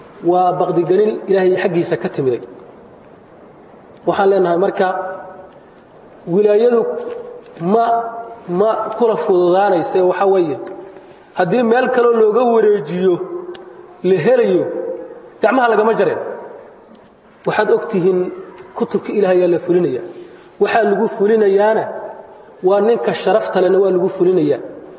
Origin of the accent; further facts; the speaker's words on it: El Dher, Galguduud, Somalia; waxaan ka imaaday sida saakayba aan isku sheegayney degmada Eeldheer waa bariga Galgaduud